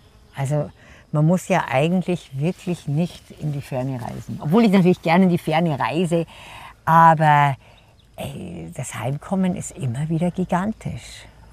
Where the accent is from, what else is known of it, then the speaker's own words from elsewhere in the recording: Garmisch-Partenkirchen, Bavaria, Germany; Und das habe ich hier in Garmisch und es wird immer meine Heimat bleiben.